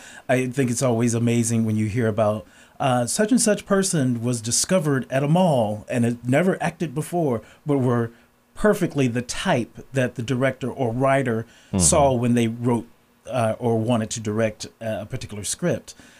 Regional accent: Kansas City, Missouri, United States; now in New York City, United States; I grew up in Kansas City, Missouri. I now live in New York City.

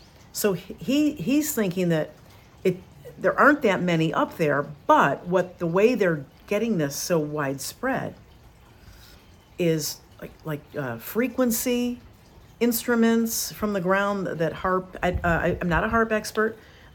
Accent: New York, United States; I grew up in the Northeast, in upstate New York, where it's always gloomy.

